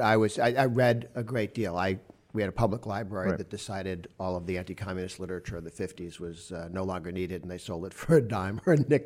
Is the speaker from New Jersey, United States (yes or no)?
no; Boston, Massachusetts, United States; Sure, from Boston. And dad worked for Polaroid, and mom was town tax assessor.